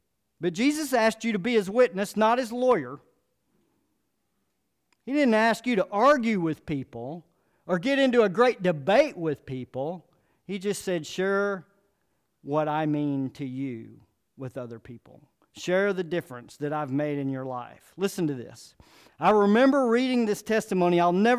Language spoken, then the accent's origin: English; North Arlington, New Jersey, United States; I grew up in North Arlington, and I learned that life was all about materialism, winning, partying, and sex.